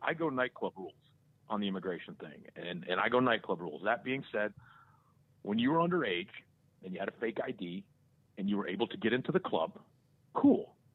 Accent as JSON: {"language": "English", "town": "Charlotte", "region": "North Carolina", "country": "United States", "tie": "born or raised there", "said": "I grew up in Charlotte, but I've only been to Wilmington once."}